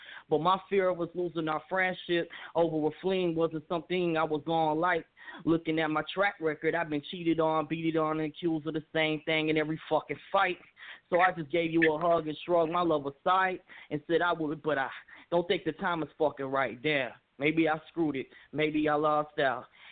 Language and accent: English; Memphis, Tennessee, United States; I'm from Memphis, Tennessee.